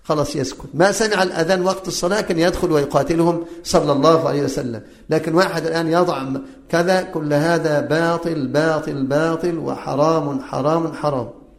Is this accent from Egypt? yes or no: yes; Cairo, Cairo Governorate, Egypt; عندنا في القاهرة